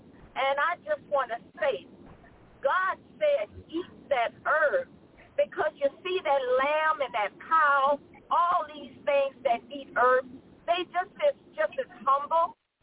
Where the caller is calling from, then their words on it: Baton Rouge, Louisiana, United States; I am calling from Baton Rouge. I'm leaving out of Baton Rouge.